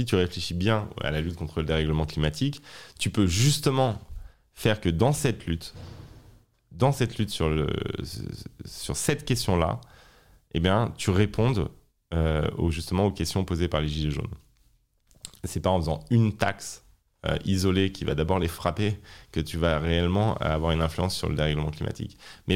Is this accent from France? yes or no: yes; France; mais aussi en tant que française qui a vu son pays abandonner ses capacités industrielles